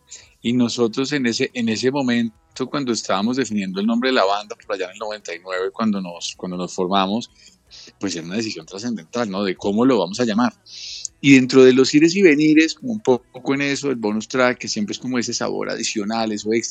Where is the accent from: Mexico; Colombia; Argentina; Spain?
Colombia; porque nosotros somos colombianos y entonces debería ser en español.